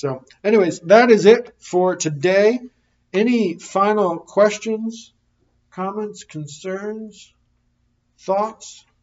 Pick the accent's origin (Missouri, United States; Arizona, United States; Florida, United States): Florida, United States; Jacksonville; I can think of church I grew up in Jacksonville of a couple times where, I mean, it was pretty trivial conflict